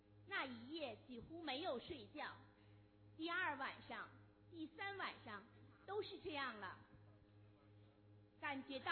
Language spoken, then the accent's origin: Chinese; Beijing, China; 我是来自北京的